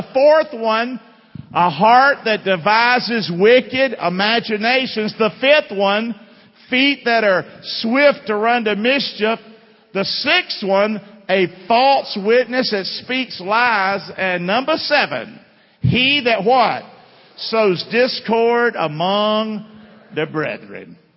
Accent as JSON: {"language": "English", "town": "Rockingham", "country": "United States", "tie": "born or raised there", "said": "I'm from Rockingham. I grew up as a country boy. I was a hellraiser."}